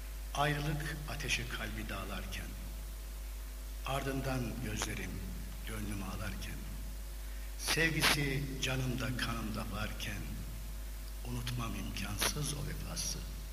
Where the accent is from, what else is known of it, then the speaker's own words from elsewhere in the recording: Malatya, Turkey; born there; 1941, Malatya doğumluyum.